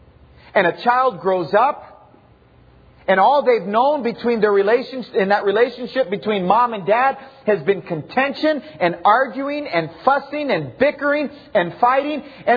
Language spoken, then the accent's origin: English; Texas, United States; But I'm telling you, it's growing up in South Texas, We used to have a big bull on the farm.